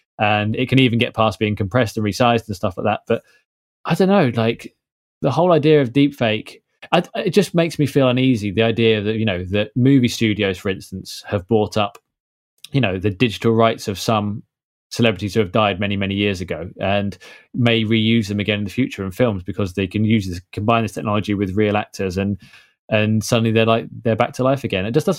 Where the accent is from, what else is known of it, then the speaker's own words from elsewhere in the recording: United Kingdom; I don't know if it's because we grew up on James Bond films or what have you